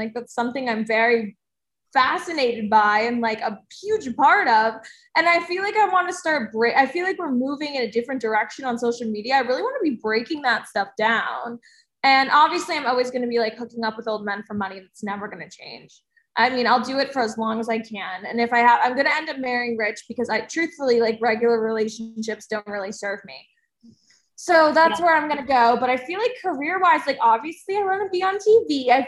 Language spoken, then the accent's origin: English; New Jersey, United States; Because I'm from New Jersey and I'm ratchet.